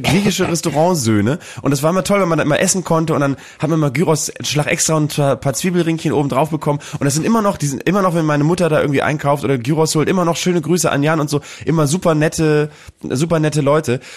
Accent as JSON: {"language": "German", "region": "Bremen", "country": "Germany", "tie": "born or raised there", "said": "In Bremen, in meiner Heimatstadt."}